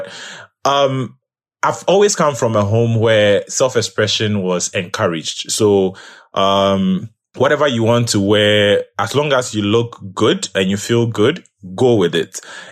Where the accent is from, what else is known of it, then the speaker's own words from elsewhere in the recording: Ghana; accent: Ghanaian; But at least through my, you know, my accent and, you know, certain things, the way I'll contribute to certain conversations, yes, you can tell this person is probably Ghanaian, but visibly, no.